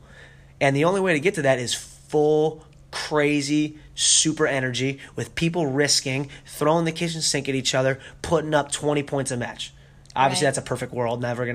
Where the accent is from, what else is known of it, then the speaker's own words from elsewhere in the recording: Ohio, United States; Yeah, right away. I'm from Ohio, man.